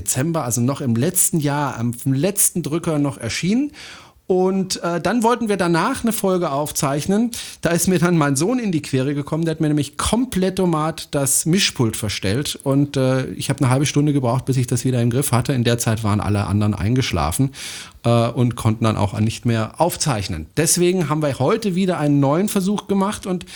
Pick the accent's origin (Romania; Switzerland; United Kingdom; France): France; German is a second language; Das ist ein deutscher Satz. Ich bin Franzose, ich darf das.